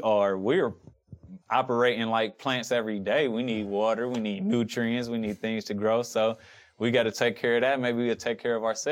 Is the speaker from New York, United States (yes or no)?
no; Cleveland, Ohio, United States; born there; I was born in Cleveland. Then I came here to UC.